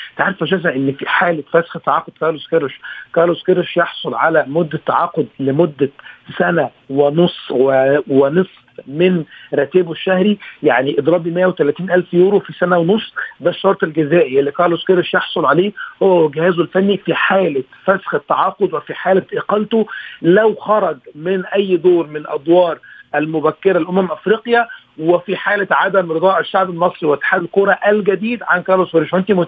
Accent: Egypt; علشان خاطر إحنا كمصريين إحنا ما عندناش مشكلة

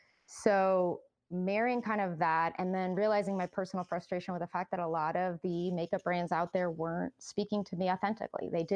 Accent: Mexico; soap operas that took a strong hold in the 80s when I was growing up in Mexico.

